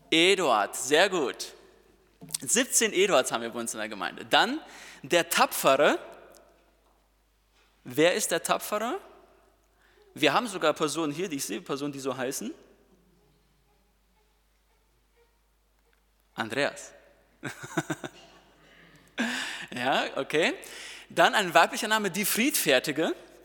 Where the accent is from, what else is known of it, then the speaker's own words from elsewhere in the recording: Herford, North Rhine-Westphalia, Germany; ich komme aus Herford, also nicht ein Risikogebiet.